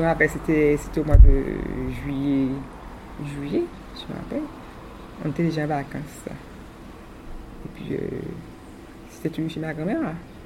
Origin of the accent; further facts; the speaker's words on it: Basse-Terre, Guadeloupe, France; chez nous à Bastère